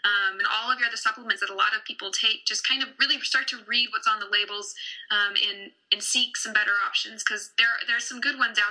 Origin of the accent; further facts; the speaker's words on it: San Antonio, Texas, United States; Obviously, I'm from San Antonio, so that's where my brain goes is tortillas and queso.